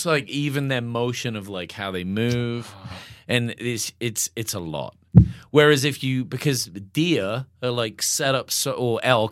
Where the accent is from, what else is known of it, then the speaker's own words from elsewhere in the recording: England, United Kingdom; now in United States; knowing very little and that I'm English